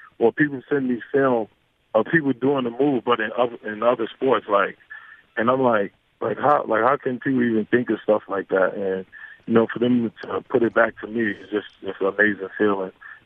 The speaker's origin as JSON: {"language": "English", "region": "New York", "country": "United States", "tie": "born or raised there", "said": "growing up in New York, you always seen, you know … things like that."}